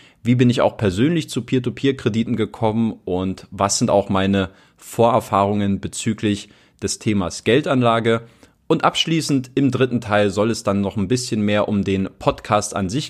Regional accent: Berlin, Germany; Ich komme aus Berlin. Ich bin in Berlin aufgewachsen. in Berlin-Köpenick, für die, die es genauer wissen wollen

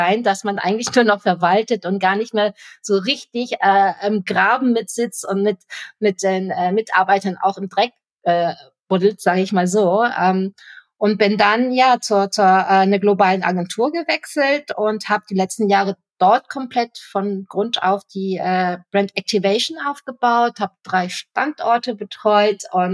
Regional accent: Bremen, Germany; now in Munich, Germany; bin dann zurück nach Bremen, also ich komme aus dem Norden ursprünglich

